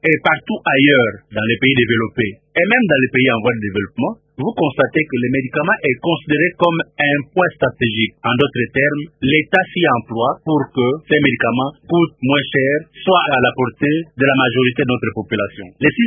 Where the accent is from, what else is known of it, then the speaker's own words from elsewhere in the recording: Lukula, Kongo Central, DR Congo; also born or lived in Lemba / Madimba; Les études primaires ont été faites d'abord là où je suis né, à Lemba dans les Mayombe, et puis après j'ai complété ces études primaire à Lukula, toujours dans les Mayombe, et l'école secondaire à Lukula, au collège César Lelwanga